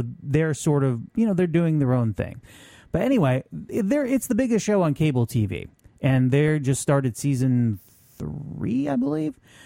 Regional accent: Vermont, United States; And if you're like me, I'm from Vermont. I know people like this.

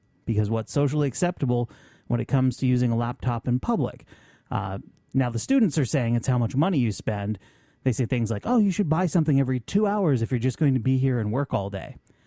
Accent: Vermont, United States; Bakery and cafe in Burlington, Vermont, my home state, has something different about it.

